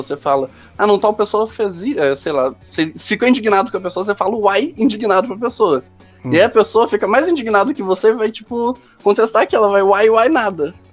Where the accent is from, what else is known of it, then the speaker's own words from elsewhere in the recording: Belo Horizonte, Minas Gerais, Brazil; eu sou aqui de BH, né? O melhor lugar do planeta.